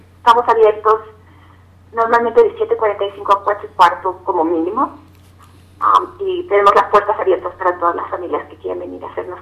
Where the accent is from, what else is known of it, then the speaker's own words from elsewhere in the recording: Mexico; yo como mexicana estoy increíblemente orgullosa